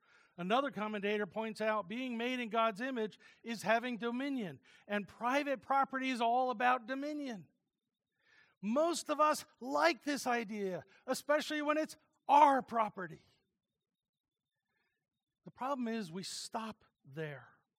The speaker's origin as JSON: {"language": "English", "region": "New Jersey", "country": "United States", "said": "Now, I know it's a cliche because I'm from New Jersey."}